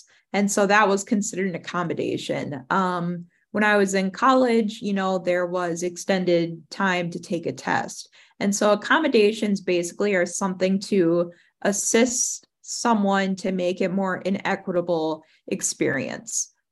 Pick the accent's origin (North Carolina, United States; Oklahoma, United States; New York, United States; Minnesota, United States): Minnesota, United States; Minneapolis; My pronouns are she, her, hers, and I'm from Minneapolis, Minnesota.